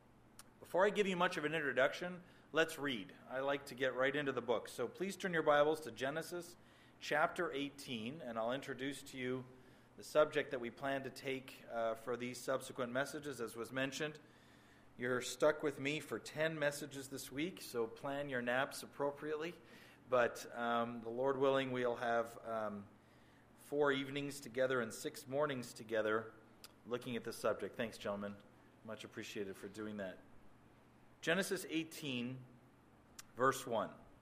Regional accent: Canada; now in United States; although I live in Arizona, I'm originally from Canada.

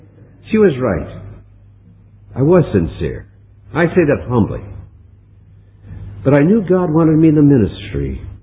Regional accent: Hinckley, Minnesota, United States; When I was just a boy growing up in Hinckley, Minnesota, I heard the gospel preached from our church.

